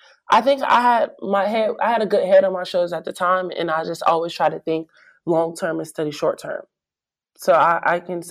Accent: Los Angeles, California, United States; I'm coming from South Central LA, public school, not all that great.

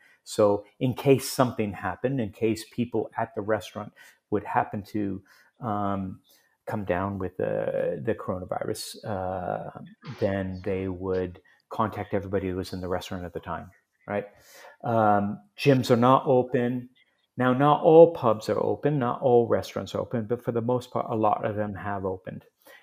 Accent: United States; now in United Kingdom; I am American through and through, even though I live here, right?

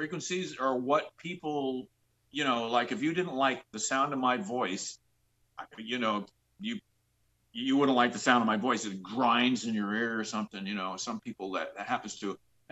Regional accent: Long Island, New York, United States; I'm from Long Island. I'm just loaded with patience.

